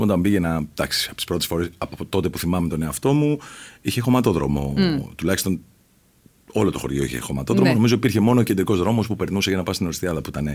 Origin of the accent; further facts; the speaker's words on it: Thourio, Eastern Macedonia and Thrace, Greece; Είμαι από το Θούριο, ο πατέρας μου είναι από το Θούριο και η μητέρα μου είναι από το Ασημένιο. Το Θούριο είναι πιο κοντά στην Οριστιάδα, το Ασημένιο είναι πιο κοντά στο Δημότυχο.